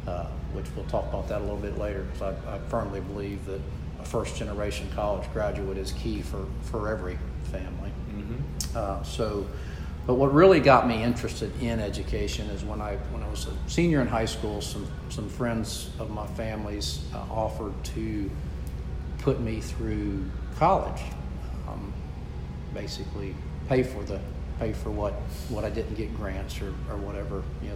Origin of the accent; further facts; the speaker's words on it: Lake Placid, United States; I grew up in Lake Placid, and my mother was a legal secretary, and my dad was a sheriff's deputy.